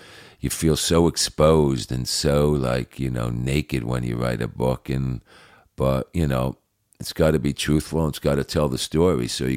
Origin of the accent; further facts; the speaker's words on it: New Jersey, United States; a lot more about me growing up in New Jersey as a child and how I got into … in those years